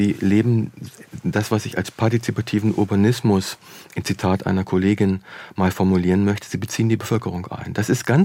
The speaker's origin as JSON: {"language": "German", "town": "Braunschweig", "region": "Lower Saxony", "country": "Germany", "tie": "born or raised there", "said": "Ich komme aus Braunschweig, genau."}